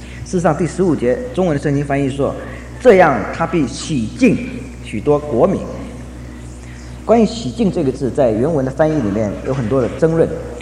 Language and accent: Chinese; China; 我们中国人说这个人有福相，有帝王之相的，是怎么样的呢？